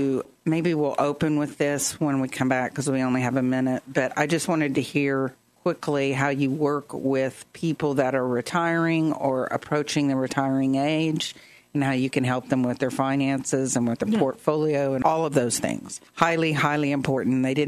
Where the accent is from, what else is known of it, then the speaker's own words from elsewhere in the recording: Ada, Oklahoma, United States; accent: Ada country; I kind of reverted into my Ada country accent.